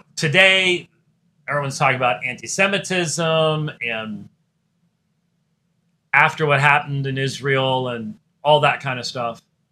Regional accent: Scotland, United Kingdom; You know, I'm a Scotsman

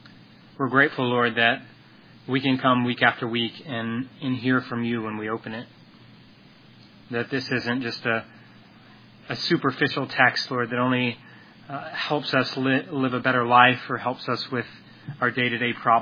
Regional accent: the South, United States; I know there's supposed to be snow, but for me, I grew up in the South, so this is as close to a white Christmas as we got.

